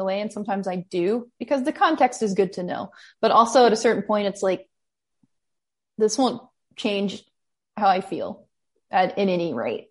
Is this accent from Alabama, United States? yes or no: yes; Alabama, United States; I never had a team because I grew up in Alabama and the closest team was the Braves.